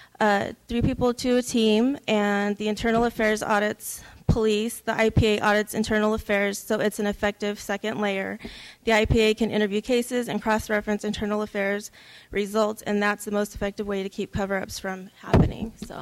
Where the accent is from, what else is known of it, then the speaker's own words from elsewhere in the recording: Fresno, California, United States; moved away as an adult; also born or lived in San Diego; I was born and raised here in Fresno, California. I left approximately 12 years ago, and I have been residing in San Diego. I currently moved back about a month ago.